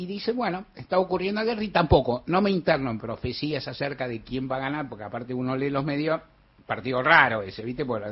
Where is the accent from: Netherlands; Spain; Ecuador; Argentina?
Argentina; Buenos Aires; yo nací acá, viví acá, soy más porteño que el Obelisco, pues estoy orgulloso.